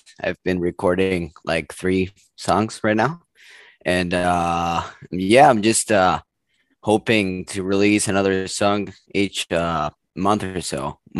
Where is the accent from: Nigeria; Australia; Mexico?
Mexico; Mexico City; now in Los Angeles, United States; I'm from Mexico City.